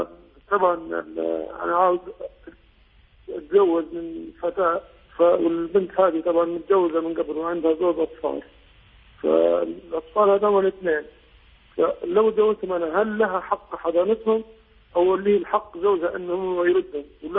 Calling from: United Kingdom; أنا طرحات من بريطانيا

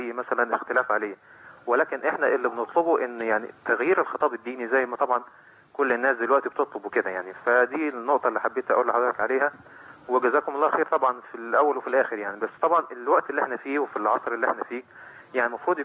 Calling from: Alexandria, Alexandria Governorate, Egypt; أنا بكلمك من اسكندرية يا فندم

